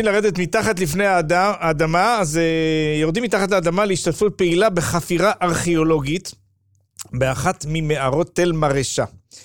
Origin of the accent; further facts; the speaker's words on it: Jerusalem, Jerusalem District, Israel; born there; נולדתי בירושלים